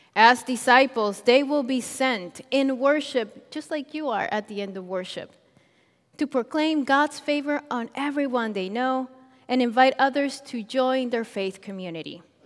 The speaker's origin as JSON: {"language": "English", "country": "Colombia", "tie": "born or raised there", "second_language": "English", "lives_now": "United States", "said": "I didn't grow up with these foods, but I love them. I grew up in Colombia, and the food there is very different."}